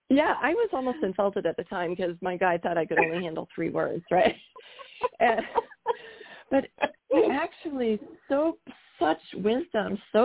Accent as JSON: {"language": "English", "country": "Canada", "said": "I'm from Canada. We were living in Canada at the time."}